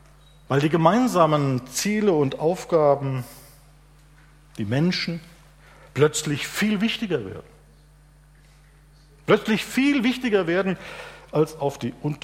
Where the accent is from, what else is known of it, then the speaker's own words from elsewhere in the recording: Rhineland-Palatinate, Germany; Ich komme aus dem Westerwalddorf.